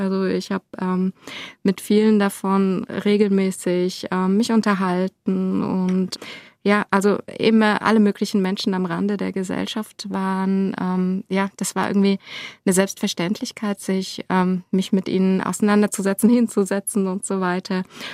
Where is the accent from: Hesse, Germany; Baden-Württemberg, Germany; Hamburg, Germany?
Hesse, Germany; Länderscheid; Ich bin in einem ganz kleinen Dorf in Länderscheid aufgewachsen, in der Nähe von Homberg-Efze, wiederum in der Nähe von Kassel.